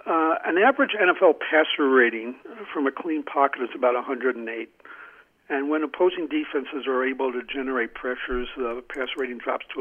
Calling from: New Mexico, United States; New Mexico.

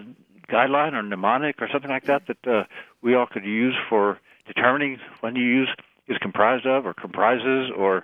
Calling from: West Pawlet, Vermont, United States; calling from West Paulet, Vermont.

